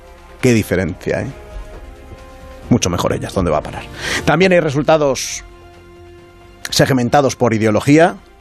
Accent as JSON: {"language": "Spanish", "country": "Spain", "said": "Así somos los españoles y así nos planteamos el 15 de agosto, el festivo por excelencia de nuestro país"}